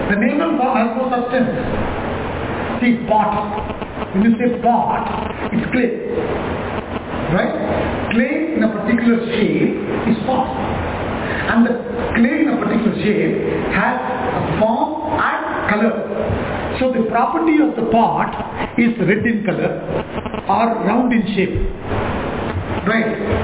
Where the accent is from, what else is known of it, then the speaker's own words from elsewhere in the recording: Chennai, Tamil Nadu, India; first language Tamil; English is a second language; Originally, but I am born and brought up in Chennai. So I am more of a Tamilian. I can only speak Tamil. I can't read and write Tamil. But I can read and write and speak Tamil.